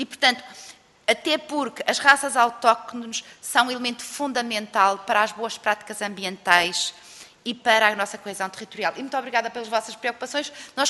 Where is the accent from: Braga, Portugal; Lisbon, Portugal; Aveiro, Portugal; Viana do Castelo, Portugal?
Viana do Castelo, Portugal; Arcos de Valdevez; mas eu sou de Arcos de Valdevez